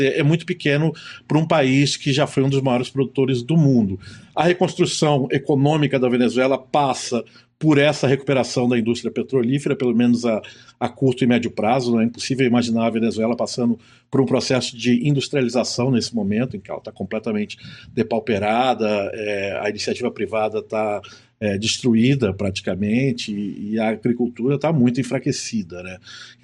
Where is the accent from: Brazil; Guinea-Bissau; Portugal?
Brazil; Sou brasileiro, operando com um telefone celular, sem câmera, aquela coisa toda.